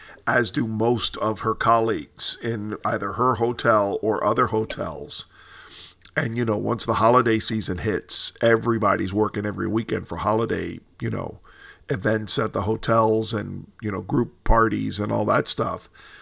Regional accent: Miami, Florida, United States; I grew up in Miami

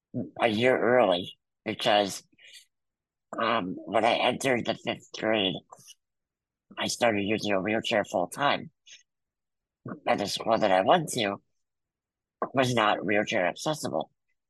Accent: New Jersey, United States; Born and raised in Jersey, man. I never left, never want to leave. I love it.

